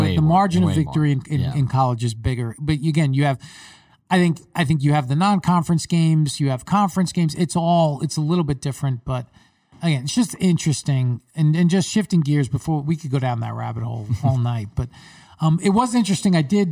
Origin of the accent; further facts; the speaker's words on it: New York, United States; I remember growing up, I grew up in New York. I watched the Jets and the Giants.